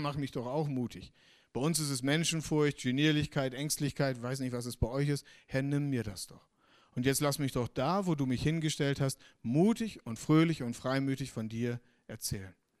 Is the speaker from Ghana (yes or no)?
no; Northern Germany, Germany; ich komme aus Norddeutschland